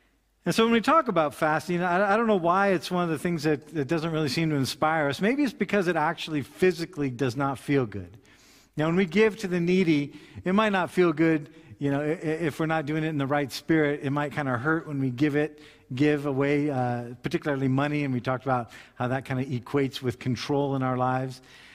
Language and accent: English; United States; I come from the United States, as a lot of you know.